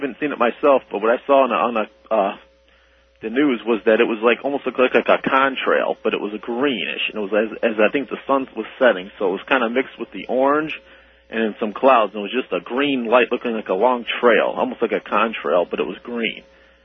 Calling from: Cleveland, Ohio, United States; Hey, I'm calling from Cleveland here

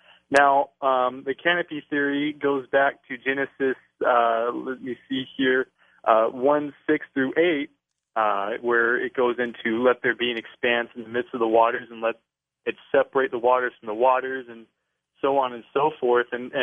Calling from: Redlands, California, United States; Hey there. I'm from Redlands, California. I'm a huge listener. It's my first time calling.

